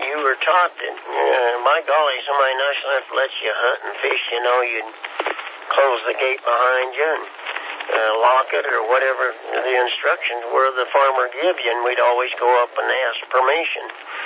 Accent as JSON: {"language": "English", "region": "Kansas", "country": "United States", "said": "But I'm from Kansas and we're a little slow."}